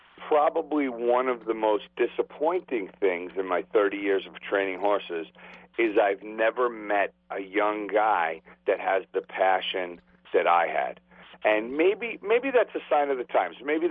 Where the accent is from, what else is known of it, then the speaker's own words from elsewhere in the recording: New York, United States; I'm born and raised in New York, and I'm all about New York, and I root for the Mets